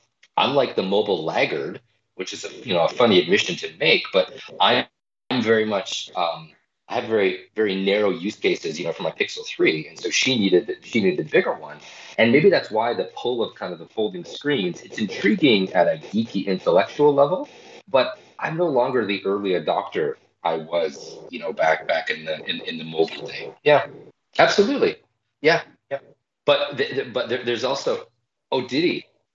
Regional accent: Canada; moved away as an adult; now in United States; We're actually coming up in my 10 years in the United States when I moved from Canada, which is, it's a crazy milestone in and of itself when I think about it.

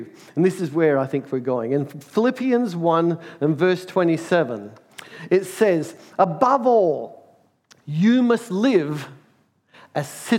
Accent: United Kingdom; Because I'm British, I actually didn't lose my British citizenship. I actually can hold dual citizenship.

